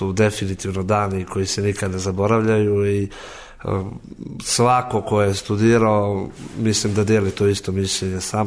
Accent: Vrnjačka Banja, Raška District, Serbia; also born or lived in Kraljevo; now in Kosovska Mitrovica; rođen sam u Kraljevu, iz Vrnjačke Banje sam, ali ovde sam poslednjih 5 godina i planiram ovde i da ostanem.

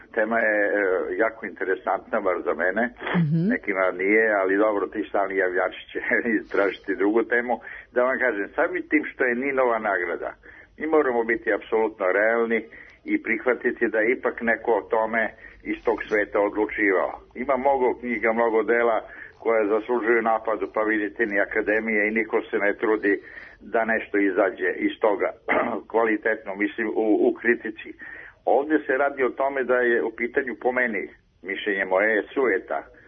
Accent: Serbia; ja sam preko 70 godina Jugosloveni, živim sad u Srbiji, ja sam Srbi naravno 300 godina porekla

